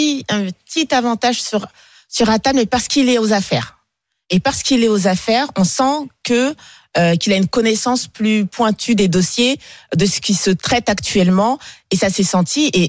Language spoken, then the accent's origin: French; France; sur notre quotidien en tant que Français